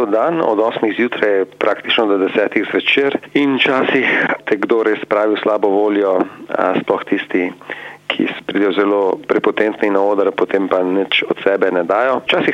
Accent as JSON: {"language": "Slovenian", "town": "Vipava", "region": "Gorizia", "country": "Slovenia", "tie": "born or raised there", "said": "jaz sem doma iz Vipave"}